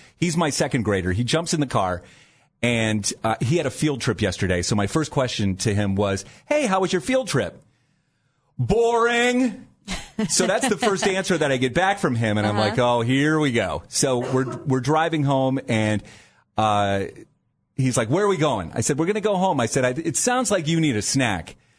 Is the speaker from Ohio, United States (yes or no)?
yes; Dover, Ohio, United States; when I was growing up in the Dover, New Philadelphia area, it was the skate place, all right?